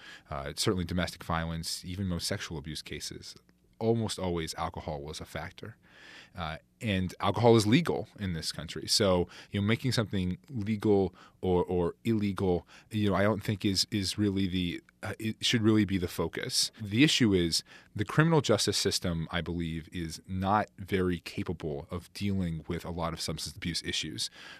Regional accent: Cordova, Alaska, United States; Cordova, where my parents still live, down on Prince William Sound, and that's what I still consider my hometown.

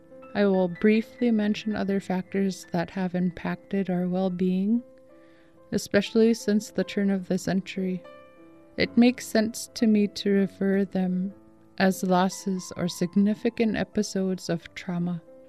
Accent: Shishmaref, Alaska, United States; now in Nome, United States; I am originally from Shishmaref, and I have been living here in Nome for 20 years.

